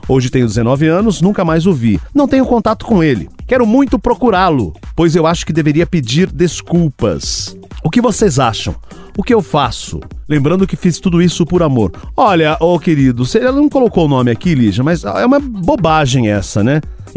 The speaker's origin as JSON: {"language": "Portuguese", "town": "Belo Horizonte", "region": "Minas Gerais", "country": "Brazil", "said": "Tenho 19 anos, sou de BH."}